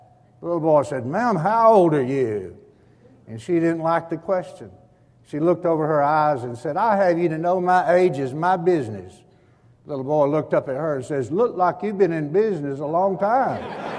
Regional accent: Alabama, United States; now in North Carolina, United States; I said, well, I was born and raised in Alabama. For the last 27 years, I've been living in the great state of North Carolina.

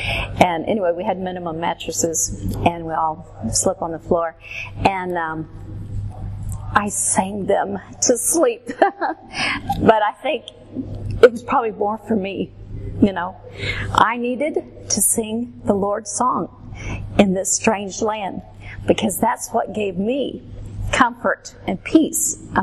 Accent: Texas, United States; I was born in Texas. I grew up in Texas. I was raised in a pastor's home.

